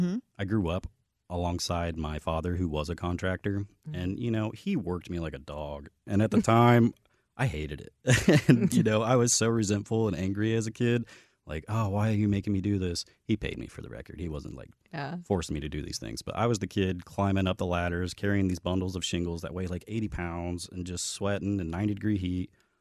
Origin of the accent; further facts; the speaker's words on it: Indianapolis, Indiana, United States; I'm from Indianapolis, Indiana.